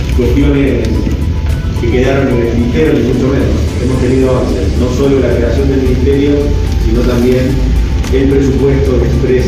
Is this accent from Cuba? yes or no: no; Argentina; una deuda que tenemos como argentinos y argentinas